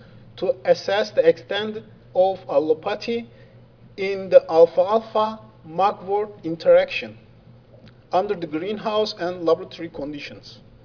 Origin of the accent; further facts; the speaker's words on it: Turkey; English is a second language; Hi everybody … from Turkey.